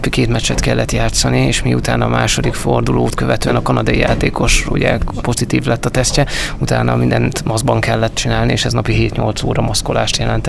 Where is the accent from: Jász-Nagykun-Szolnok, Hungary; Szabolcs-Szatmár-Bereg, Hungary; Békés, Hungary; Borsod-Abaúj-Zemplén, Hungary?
Borsod-Abaúj-Zemplén, Hungary; Én alapvetően ugye így borsodiként azt mondom